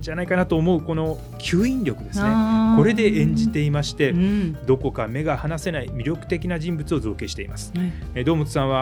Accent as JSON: {"language": "Japanese", "town": "Matsuyama", "region": "Ehime", "country": "Japan", "tie": "born or raised there", "said": "あの私の故郷の愛媛県松山市を舞台にした"}